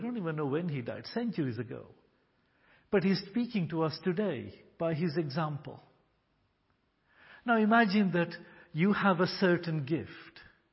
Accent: Kenya; I'm not a native Swahili speaker. It's not my first language. I grew up in Kenya. I was born in Kenya. Grew up in Kenya, yes.

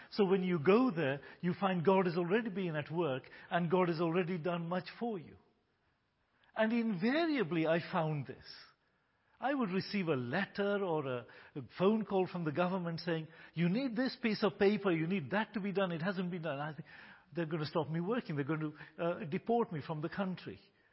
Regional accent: Kenya; born there; Although I was born in Kenya, I was a British citizen, a British passport holder.

